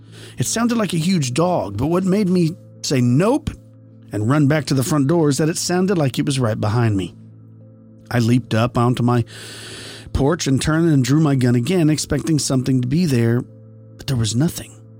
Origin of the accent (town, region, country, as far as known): Oregon, United States; born or raised there; also born or lived in Las Vegas